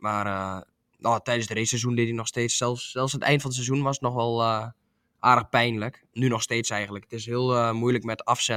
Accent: Netherlands; Natuurlijk, omdat je als Nederlander, je krijgt heel veel aandacht ervoor natuurlijk. Als je op Assen komt natuurlijk.

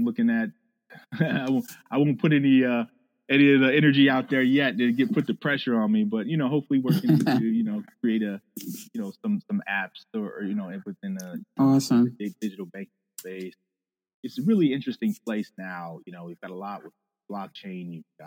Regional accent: Ohio, United States; Yeah. I'm from Ohio, so I'm rooting for Cincinnati.

